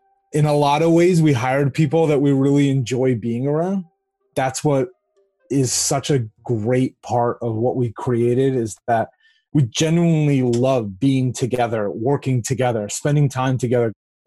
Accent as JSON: {"language": "English", "region": "Rhode Island", "country": "United States", "tie": "born or raised there", "said": "I grew up in Rhode Island."}